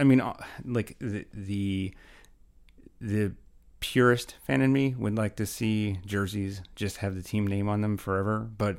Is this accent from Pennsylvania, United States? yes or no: yes; Philadelphia, Pennsylvania, United States; So apparently everyone realizes I'm from Philly and or thereabouts and love the Sixers.